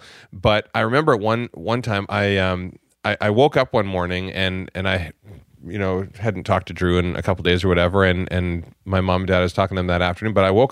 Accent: Maple Ridge, British Columbia, Canada; So we grew up just outside of Vancouver in a small town, Maple Ridge

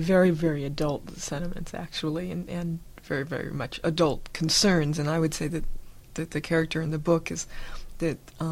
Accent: California, United States; I'm Northern Californian, I guess.

